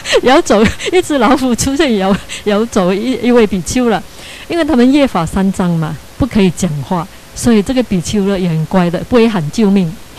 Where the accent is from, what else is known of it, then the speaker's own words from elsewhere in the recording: China; 我觉得呢，我们中国人呢，啊，跟西方人呢